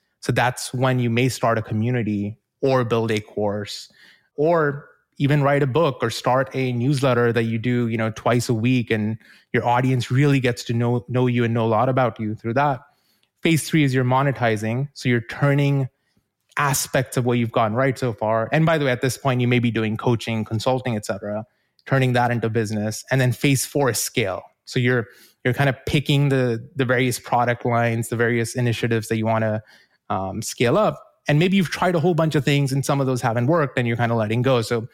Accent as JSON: {"language": "English", "country": "New Zealand", "moved": "as an adult", "lives_now": "United States", "said": "I moved to the US from New Zealand to become an entrepreneur."}